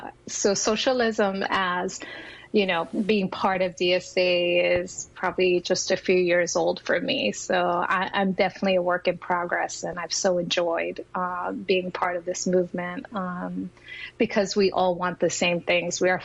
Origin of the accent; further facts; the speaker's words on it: Brooklyn, New York, United States; also born or lived in Puerto Rico; My family had one foot in Puerto Rico and one in the Lower East Side. And when my dad was murdered when I was five, we ended up in East New York, Brooklyn, where I grew up. So I'm a Brooklynite through and through.